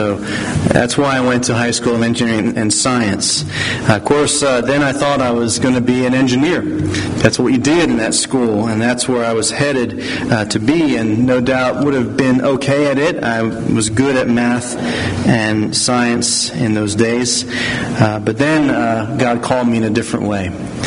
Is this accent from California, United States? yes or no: no; Pennsylvania, United States; I grew up in West Mount Airy in the city, and my neighborhood school was Germantown High School.